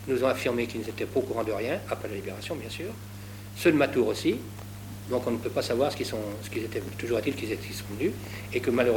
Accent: Saint-Rambert, France; Je suis revenu chez moi, à Saint-Rambert

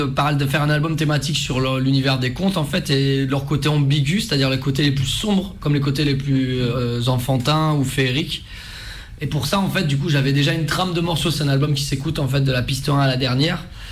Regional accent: Toulouse, Occitanie, France; j'ai 35 ans, je viens de Toulouse

